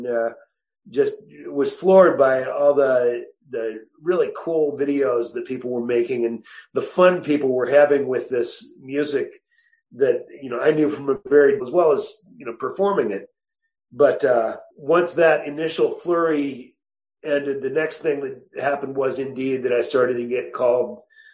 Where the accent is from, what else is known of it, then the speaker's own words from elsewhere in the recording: Virginia, United States; I started playing music when I was about 9 years old and growing up in Virginia